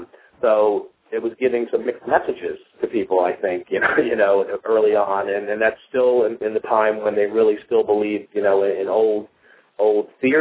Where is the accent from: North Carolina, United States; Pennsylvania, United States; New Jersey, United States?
New Jersey, United States; And I just want to welcome everybody and tell them, even though I'm from New Jersey, please don't judge me by what you watch on television.